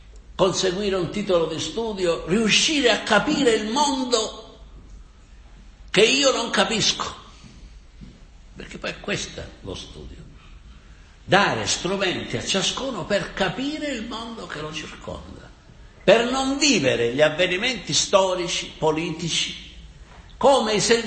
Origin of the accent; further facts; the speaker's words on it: Sicily, Italy; Io, come anche avrete sentito dal mio accento, io sono siciliano e conosco sono abbastanza anziano per conoscere la situazione dei contadini siciliani